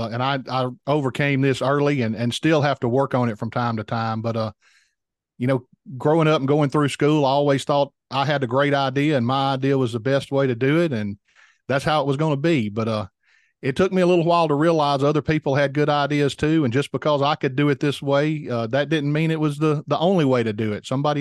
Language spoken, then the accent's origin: English; Mississippi, United States; I'm from the South. I live in South Mississippi and I grew up working cotton.